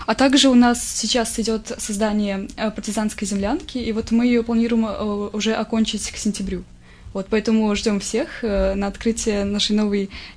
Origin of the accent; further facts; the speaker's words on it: Chashniki, Vitebsk Region, Belarus; born there; я родилась в Чашниках, окончила здесь в 2014 году школу номер 4